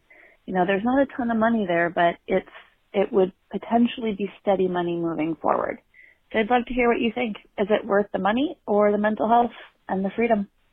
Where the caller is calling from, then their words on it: San Francisco, California, United States; calling from San Francisco.